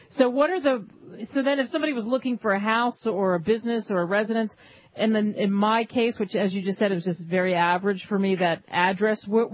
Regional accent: Cherry Hill, New Jersey, United States; 21 is where I grew up in Cherry Hill, New Jersey.

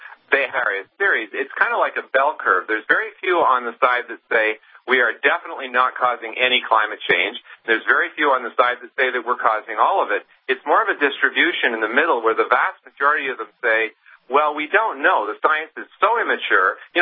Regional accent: Canada; And I'm really ashamed as a Canadian to have our government saying things they know very well are completely wrong.

